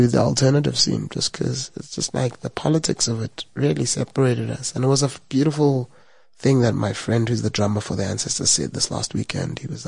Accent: South Africa; as a South African, I think you should read it as a book.

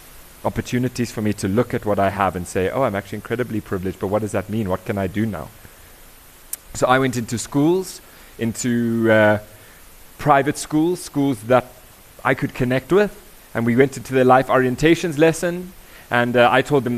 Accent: Johannesburg, Gauteng, South Africa; I grew up in Johannesburg. White male

